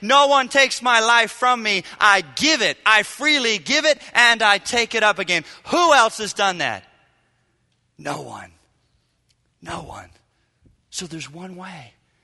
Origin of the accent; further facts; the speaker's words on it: the South, United States; That is not the heart and soul of Christianity, but I grew up in the South where you'd think that was.